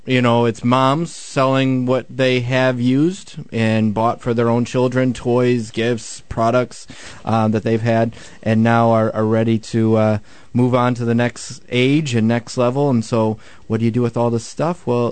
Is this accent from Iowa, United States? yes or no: no; Michigan, United States; Oh, yeah. I'm from Michigan.